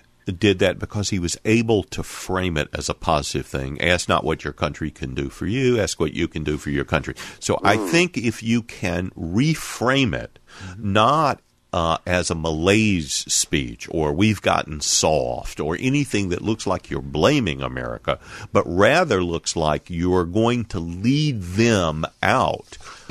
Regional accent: Marks, Mississippi, United States; And I'm from Marks, Mississippi.

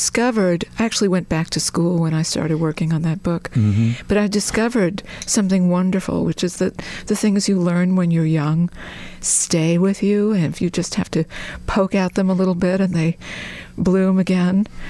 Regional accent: Bronx, New York, United States; I grew up right near the Bronx Zoo and the Bronx Botanical Gardens and went to the Bronx High School of Science.

